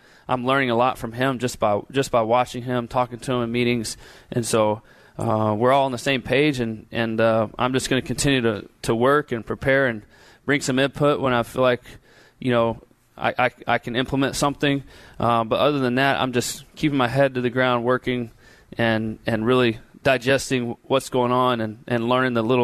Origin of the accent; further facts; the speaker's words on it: Texas, United States; But again, I'm from Texas.